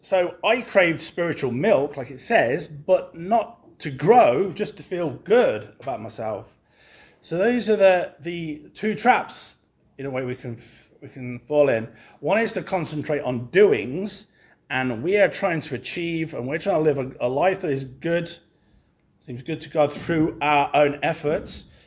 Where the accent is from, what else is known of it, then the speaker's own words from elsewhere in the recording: Coventry, West Midlands, United Kingdom; I started going to this Pentecostal church in Coventry. I was born and raised in Coventry